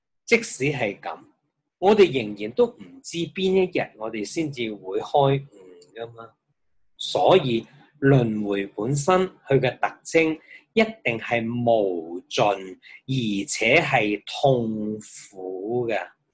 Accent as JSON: {"language": "Cantonese", "country": "Hong Kong", "said": "当然我们是香港人，本身对海洋呢照计应该有些 feel 的，很近海边的嘛。"}